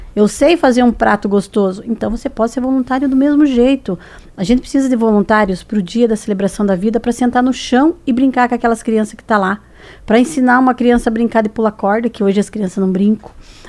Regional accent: Laranjeiras do Sul, Paraná, Brazil; Eu vim de Laranjeiras do Sul, uma cidade pequenininha, né? E mudei para cá

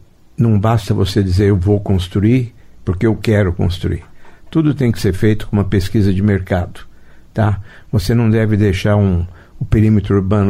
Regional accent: Londrina, Paraná, Brazil; also born or lived in São Paulo; Eu sou paulista do interior, fui criado em Londrina e voltei para São Paulo com 17 anos

